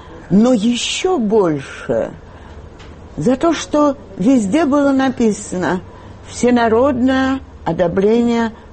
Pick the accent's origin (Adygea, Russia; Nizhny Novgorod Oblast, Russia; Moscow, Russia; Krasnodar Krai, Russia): Moscow, Russia; born there; Я родилась в Москве, столица Советского Союза. Я была советская гражданка.